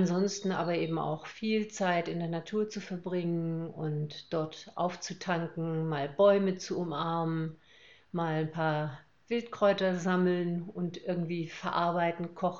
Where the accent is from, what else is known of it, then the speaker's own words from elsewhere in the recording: Hamburg, Germany; also born or lived in Swabia; now in Schwäbisch Gmünd, Germany; seit 10 Jahren wieder hier in Schwäbisch Gmünd, bin gebürtige Schwäbin, in Hamburg aber aufgewachsen, was man wahrscheinlich auch manchmal ein bisschen durchhört. Ich kann aber genauso Schwäbisch schwätze, wenn es sein muss.